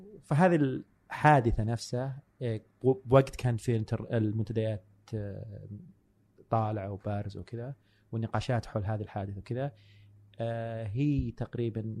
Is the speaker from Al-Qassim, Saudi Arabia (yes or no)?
yes; Buraydah, Al-Qassim, Saudi Arabia; لأنه أنا مثلاً جاي من بريدة ما عمري طلعت إلا الرياض